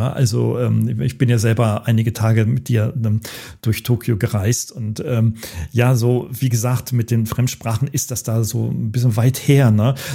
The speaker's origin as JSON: {"language": "German", "country": "Germany", "said": "Also wir als Deutsche erleben sowas relativ selten"}